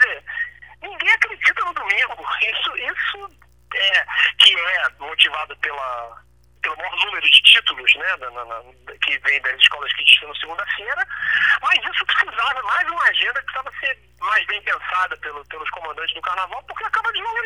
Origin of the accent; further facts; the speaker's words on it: Niterói, Rio de Janeiro, Brazil; eu sou de Niterói, né? Eu sou nascido e criado em Niterói.